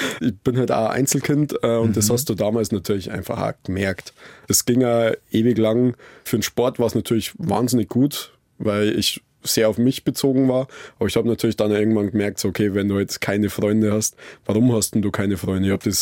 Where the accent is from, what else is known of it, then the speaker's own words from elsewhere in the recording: Kirchanschöring, Bavaria, Germany; also born or lived in Salzburg; Weil Salzburg von meinem Heimatort Kirchschöring nur eine Viertelstunde weg ist.